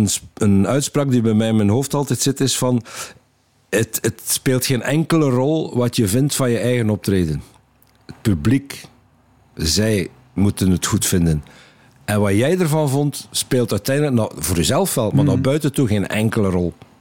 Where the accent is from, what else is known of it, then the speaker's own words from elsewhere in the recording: West Flanders, Belgium; Bijvoorbeeld in West-Vlaanderen is dat, de provincie waar ik vandaan kom, is dat echt heel... heel erg aanwezig.